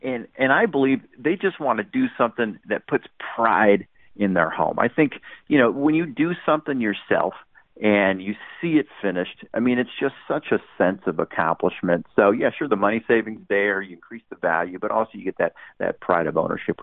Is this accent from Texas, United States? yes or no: no; Orange County, California, United States; I'm from Orange County, and you know, I had to beg her basically to go out with me.